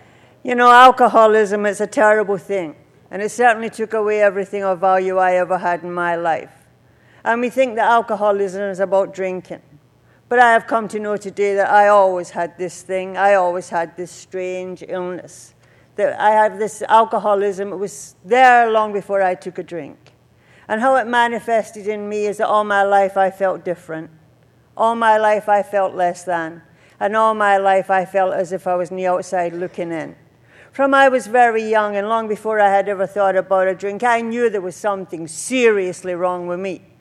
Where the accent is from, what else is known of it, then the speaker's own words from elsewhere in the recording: Scotland, United Kingdom; born there; I'm an Irish Scot. I always say that being Irish born in Scotland was a great dilemma